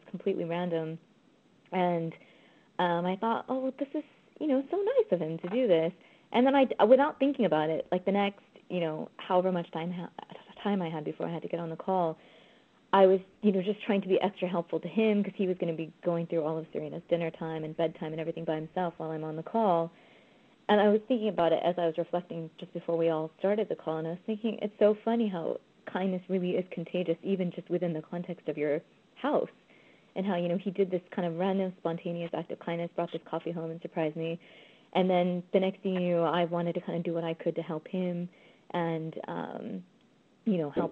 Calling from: London, United Kingdom; I'm dialing in from London.

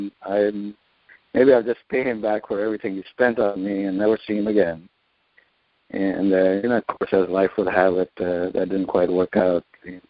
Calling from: San Jose, California, United States; I'm calling from San Jose, California.

